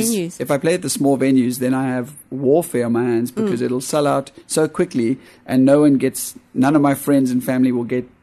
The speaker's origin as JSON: {"language": "English", "town": "Komaki", "country": "New Zealand", "tie": "born or raised there", "said": "I grew up in Komaki, where I was so, like, we didn't have bands coming out to play out here."}